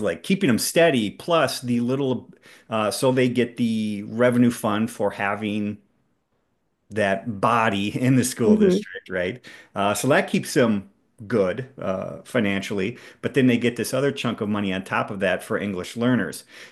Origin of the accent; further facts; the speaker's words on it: Hancock, Minnesota, United States; I grew up in Stevens County. I grew up in Hancock